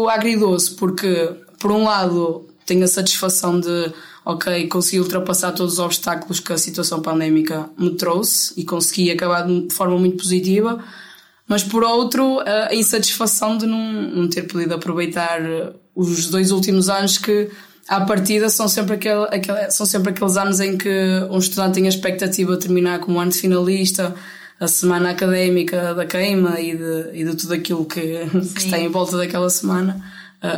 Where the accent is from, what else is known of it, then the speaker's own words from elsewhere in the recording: Paços de Ferreira, Porto, Portugal; levou-me a ver um jogo de um clube da minha terra